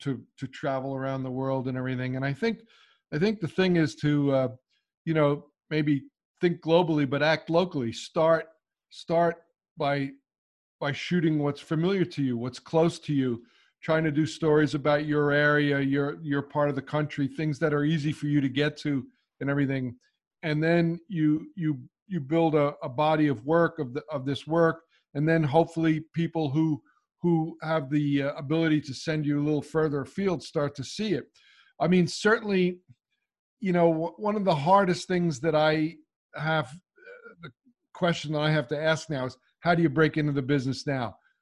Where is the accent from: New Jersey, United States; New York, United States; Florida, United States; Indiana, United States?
New Jersey, United States; In fact, my first National Geographic story was a story about my home state of New Jersey.